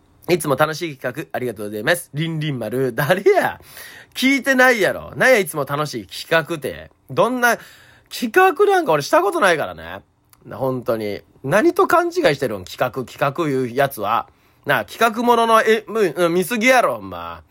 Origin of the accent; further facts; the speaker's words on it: Okayama, Japan; 僕はね地元岡山で、